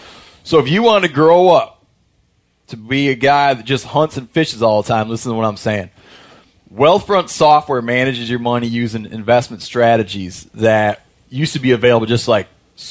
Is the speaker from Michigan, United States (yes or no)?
yes; Michigan, United States; I was growing up in Michigan on Lake Michigan, and we grew up fishing steelhead, coho, king salmon.